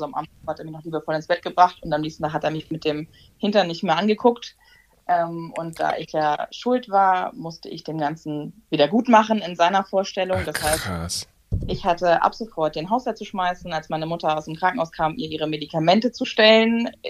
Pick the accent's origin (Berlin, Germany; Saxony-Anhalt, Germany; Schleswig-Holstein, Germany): Schleswig-Holstein, Germany; bin 27 Jahre alt und komme aus Schleswig-Holstein in der Nähe von Hamburg.